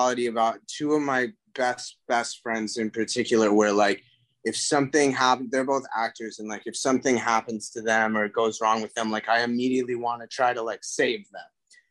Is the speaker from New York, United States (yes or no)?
yes; New York City, New York, United States; You know, like, I'm an only child. I'm from New York City.